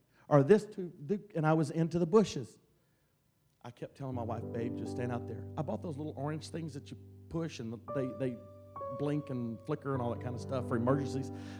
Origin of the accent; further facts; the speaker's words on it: Texas, United States; My dad used to tell me, we're from Texas, okay?